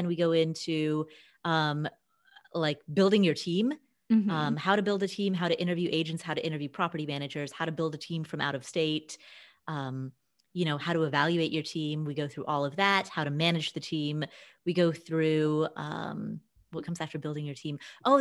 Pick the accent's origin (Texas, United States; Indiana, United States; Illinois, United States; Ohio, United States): Ohio, United States; I grew up in Ohio, and people are often like, oh, so you grew up in Idaho. And I'm like, no, Ohio.